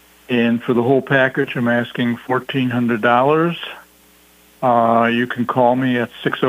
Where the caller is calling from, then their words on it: Baraboo, Wisconsin, United States; I'm calling from Baraboo